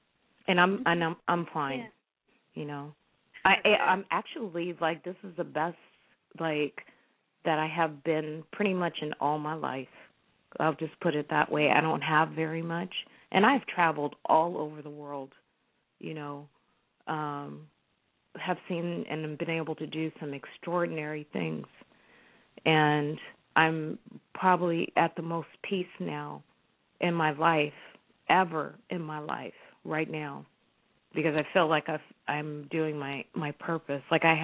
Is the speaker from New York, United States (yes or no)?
no; Oakland, California, United States; I was born and raised in Oakland.